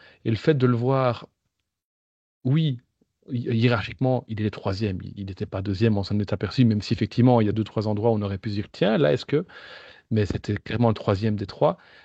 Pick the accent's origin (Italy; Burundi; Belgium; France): Belgium; on espérait, en tant que Belge, le voir troisième